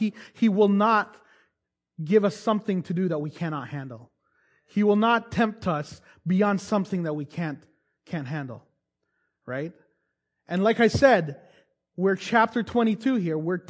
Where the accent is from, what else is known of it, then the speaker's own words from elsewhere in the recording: Toronto, Ontario, Canada; I'm from Toronto, so that's our thing, right?